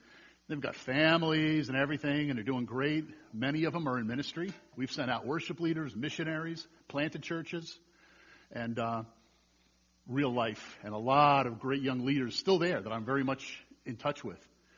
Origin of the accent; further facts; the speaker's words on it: New England, United States; I'm from New England, and I was pastoring in New England.